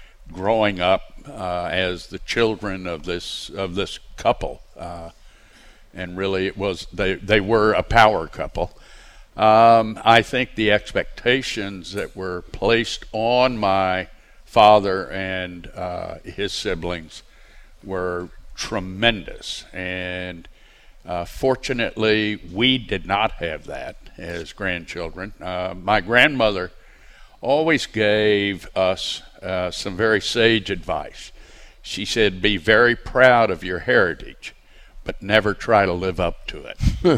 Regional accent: Texas, United States; moved away; although I am a Texan, but...

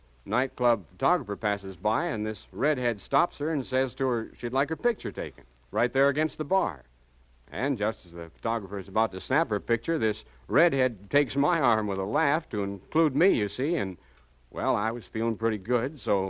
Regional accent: Arkansas, United States; No, Arkansas.

